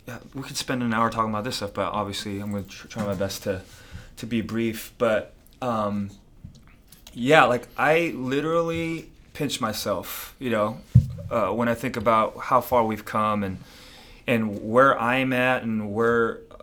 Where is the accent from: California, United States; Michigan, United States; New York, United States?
California, United States; Los Angeles; Well, I was born in Los Angeles. My parents are from South Korea, immigrated here in the late 70s. And pretty much grew up in Southern California my entire life.